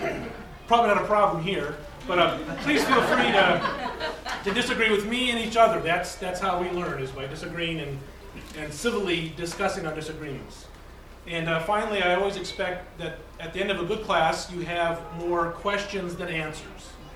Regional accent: Omaha, Nebraska, United States; I'm a pastor from Omaha, Nebraska, which many of you have driven through.

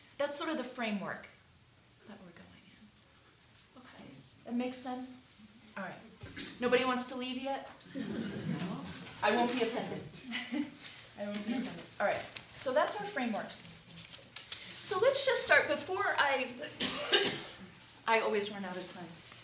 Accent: Philadelphia, Pennsylvania, United States; I'm from the East Coast. Philadelphia, Quakers that go back a long time.

